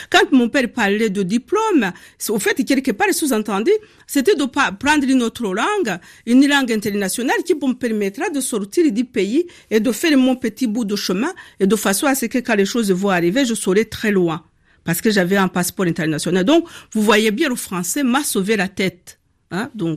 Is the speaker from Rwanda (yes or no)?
yes; Nyamata, Eastern Province, Rwanda; donc s'il est lié de mon enfance à Nyamata, à Gitagata.